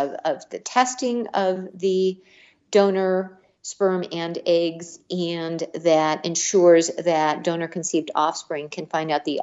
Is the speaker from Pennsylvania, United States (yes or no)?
no; Missouri, United States; my home state of Missouri